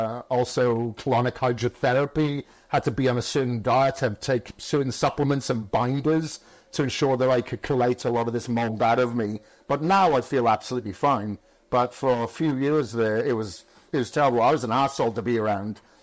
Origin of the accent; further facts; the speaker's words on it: Wales, United Kingdom; growing up in Wales when I really got into bodybuilding